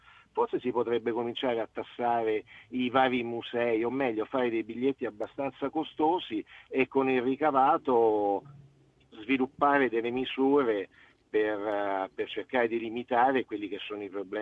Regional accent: Rome, Lazio, Italy; now in Australia; io sono di Roma, però vivo in Australia

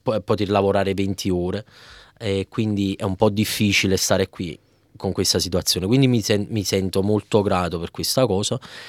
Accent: Naples, Campania, Italy; moved away as an adult; now in Australia; da una buona napoletano, da partenopeo

